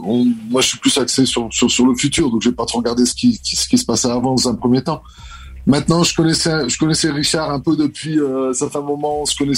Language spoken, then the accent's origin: French; Lille, Hauts-de-France, France; surtout dans le nord de la France, parce que je suis un ch'ti, je viens du côté de Lille